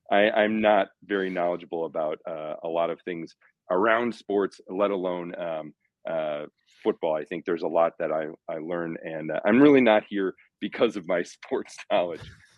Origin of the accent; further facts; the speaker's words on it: St. Paul, Minnesota, United States; Yeah, so I grew up in St. Paul, Minnesota.